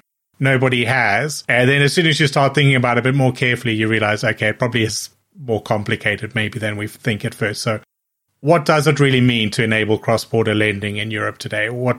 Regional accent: South Africa; moved away; I'd never even lived in the UK. I came from South Africa. But I had a British passport.

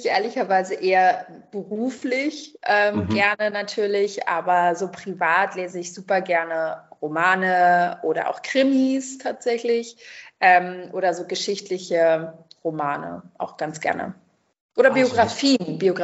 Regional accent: Berlin, Germany; Ich bin in Berlin groß geworden.

